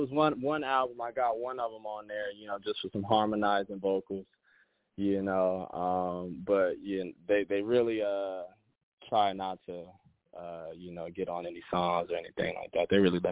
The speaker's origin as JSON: {"language": "English", "region": "California", "country": "United States", "said": "I'm from the Inland Empire, California."}